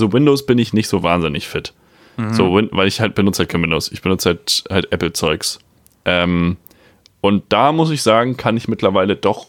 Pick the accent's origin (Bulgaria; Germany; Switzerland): Switzerland; ich komme aus der Schweiz.